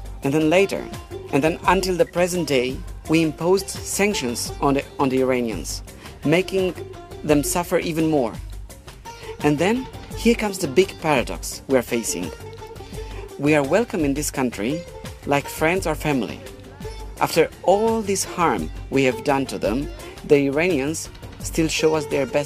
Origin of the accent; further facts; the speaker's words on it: Germany; When we tell them we come from Germany, they start asking which city in Germany.